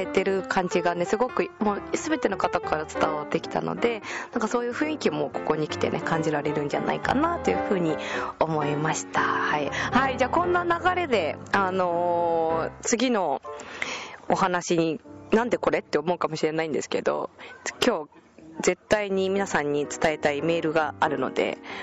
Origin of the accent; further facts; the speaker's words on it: Saitama, Japan; 私も昔はあのどこ出身どこですかって言われて、いや埼玉、まあ、埼玉ですみたいな